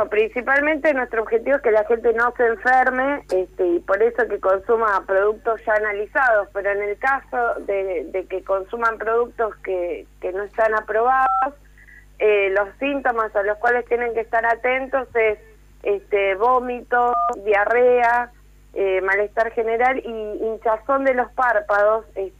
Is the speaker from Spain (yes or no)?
no; Santa Fe, Argentina; Yo soy de Santa Fe y bueno, sabemos lo que es la faena casera